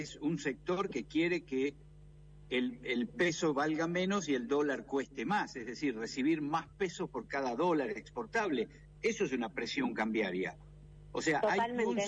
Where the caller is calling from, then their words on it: Santa Rosa, La Pampa, Argentina; de Santa Rosa, La Pampa.